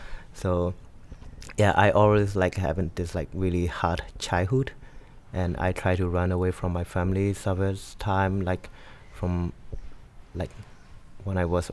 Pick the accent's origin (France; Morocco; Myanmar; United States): Myanmar; Yangon Region; English is a second language; So I just took the bus from my hometown to downtown Yangon, and also of course like that was very far away from my family